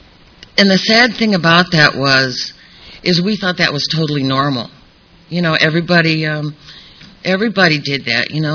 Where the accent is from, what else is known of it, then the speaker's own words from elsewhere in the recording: Painesville, Ohio, United States; I grew up in Painesville, Ohio. And my family in Painesville, Ohio was very poor.